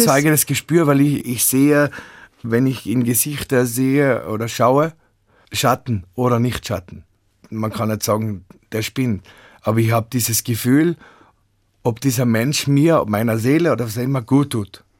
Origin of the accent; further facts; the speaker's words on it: Tyrol, Austria; born there; Ich bin eben im Unterrinntal geboren, wo es sehr weit so, als lustige, feine, gemütliche Menschen. Und dann bin ich ins Ötztal gekommen.